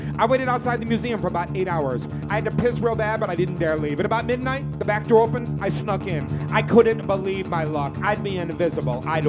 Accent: Syracuse, New York, United States; spent a week in my hometown of Syracuse, New York.

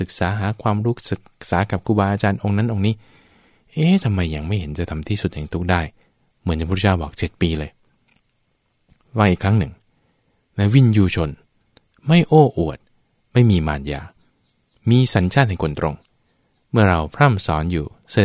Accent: Bangkok, Thailand; now in Udon Thani, Thailand; บ้านอยู่กรุงเทพเป็นคนกรุงเทพนะตัวเองมาอยู่อุดรธานีบวชอยู่วัดบวร

